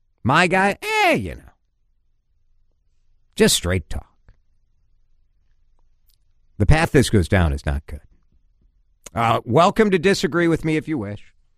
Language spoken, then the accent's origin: English; United States; which I find embarrassing as an American